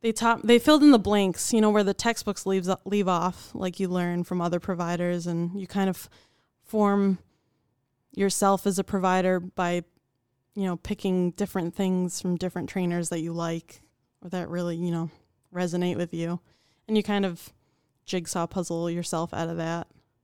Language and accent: English; Boston, Massachusetts, United States; now in Rochester, United States; Yeah. Born and raised in Boston.